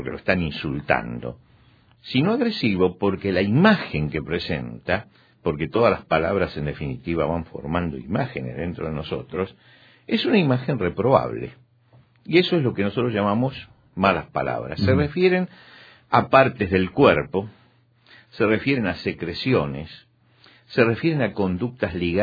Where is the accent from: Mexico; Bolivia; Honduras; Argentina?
Argentina; en mi país, en Argentina, hay gente que se insulta cariñosamente